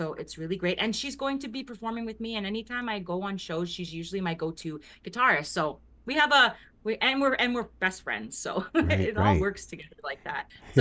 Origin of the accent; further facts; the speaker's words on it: Big Stone Cree Nation, Alberta, Canada; I'm from Big Stone Cree Nation in Northern Alberta, Canada. I'm Woodland Cree.